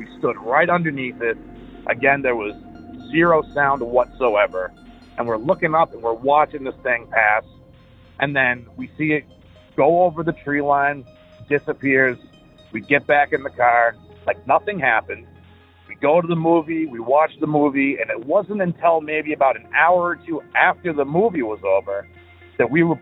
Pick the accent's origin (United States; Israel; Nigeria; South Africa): United States; Massachusetts; Hey, Derek. … I'm from Massachusetts.